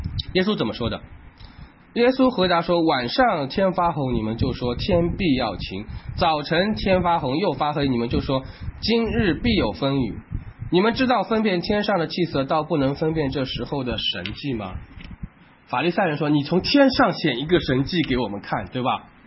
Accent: Shanghai, China; 好像我上海人说倒浆糊的这样的一种说法

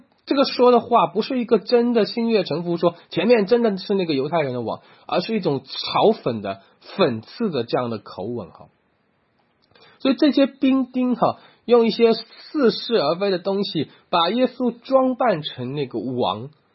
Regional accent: China; 你说我们中国人也是一样哈

